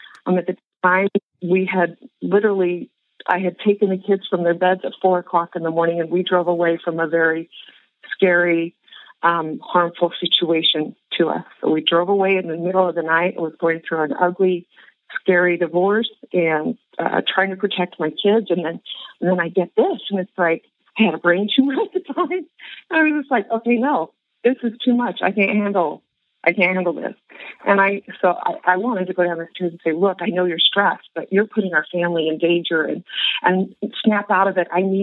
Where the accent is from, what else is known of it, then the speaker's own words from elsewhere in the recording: California, United States; And so my brothers, who live in the Bay Area, I'm from California, My family, they were donating thousands.